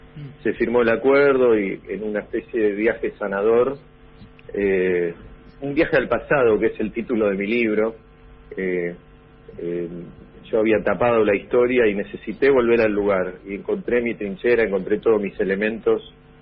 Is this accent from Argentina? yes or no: yes; Temperley, Buenos Aires Province, Argentina; also born or lived in Lomas de Zamora / Adrogué; now in Venado Tuerto, Argentina; vivo en Venado Tuerto, hace 30 años, yo nací en Lomas de Zamora y me crié entre Temperley y Adrogué, y ahora estoy en Temperley visitando a la familia, así que volví a los pagos.